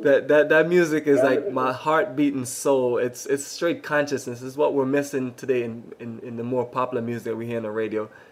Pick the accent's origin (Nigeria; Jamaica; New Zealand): Jamaica; I was born in Jamaica, and it reminds me of my home in Jamaica